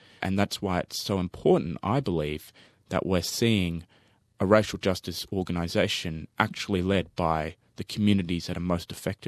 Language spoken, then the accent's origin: English; Brisbane, Queensland, Australia; I grew up in Brisbane. My mum's Chinese, my dad's Italian.